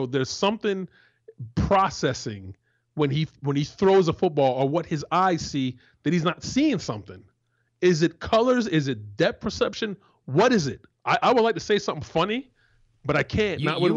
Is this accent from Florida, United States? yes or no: yes; Orlando, Florida, United States; Vinny Testaverde was a quarterback at Tampa Bay, and I'm from Orlando.